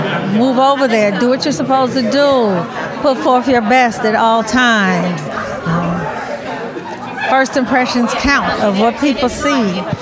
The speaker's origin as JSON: {"language": "English", "town": "Chicago", "region": "Illinois", "country": "United States", "tie": "born or raised there", "said": "I am from Chicago, born and bred."}